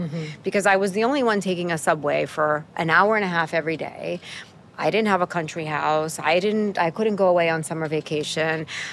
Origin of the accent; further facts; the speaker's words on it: Queens, New York, United States; Yeah, so I grew up here in New York City, in Queens, in Long Island City, which is not what it used to be.